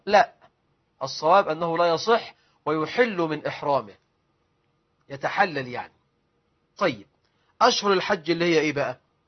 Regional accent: Egypt; أنا مصري أهو رايح أحج

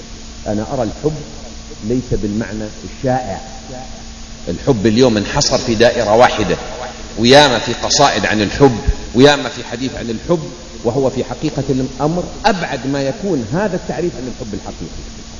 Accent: Hejaz, Saudi Arabia; عندنا في الحجاز لغة دارجة

